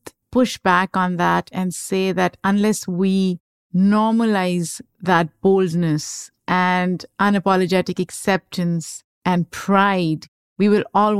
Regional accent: Pakistan; now in United States; You and I are both Asian Americans, right? I grew up in Pakistan.

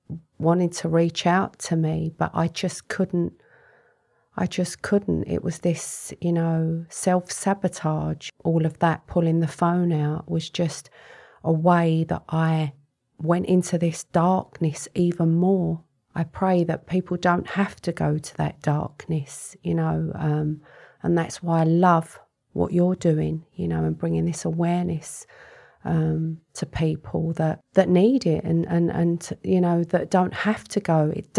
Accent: Stratford, London, United Kingdom; I grew up in Stratford, East London.

